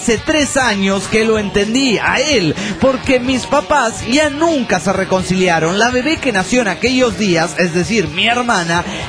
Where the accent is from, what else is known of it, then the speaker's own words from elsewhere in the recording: San Luis Potosí, Mexico; also born or lived in Canada; de San Luis Potosí, México.